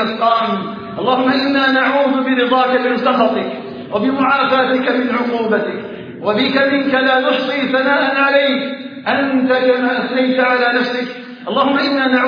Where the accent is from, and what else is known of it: Algeria